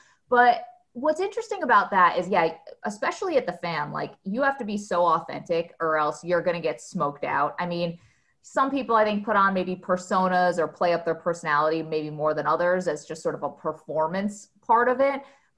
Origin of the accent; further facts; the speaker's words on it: Binghamton, New York, United States; The Binghamton Mets came to my hometown in like 1992